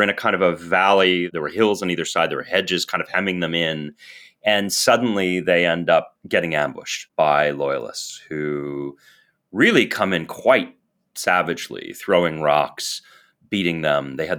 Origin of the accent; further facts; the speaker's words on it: United States; I don't want to kind of caricature myself as an American.